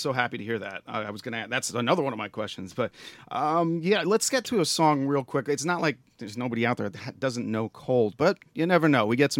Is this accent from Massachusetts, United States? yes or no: no; New York, United States; now in Pittsburgh, United States; Well, we're stationed in Pittsburgh. So, I'm from New York myself